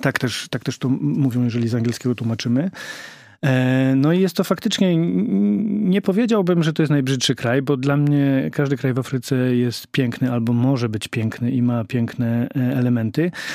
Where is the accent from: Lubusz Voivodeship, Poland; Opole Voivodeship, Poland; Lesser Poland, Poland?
Lesser Poland, Poland; Bochnia; Jestem z Bochni, ale przyjechałem właściwie z Gdańska dzisiaj.